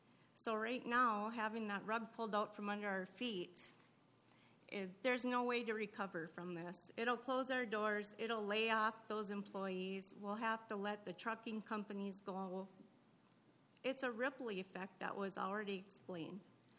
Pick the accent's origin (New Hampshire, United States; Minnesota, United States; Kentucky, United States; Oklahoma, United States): Minnesota, United States; Park Rapids; I'm from Park Rapids, Minnesota.